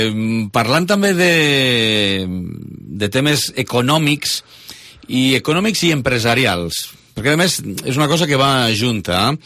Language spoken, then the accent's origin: Catalan; Lleida, Catalonia, Spain; born there; jo sóc nascut a Lleida i, vaja, vull dir, no me n'amago. Ara, els meus avantpassats no van néixer a Catalunya, per part del pare no.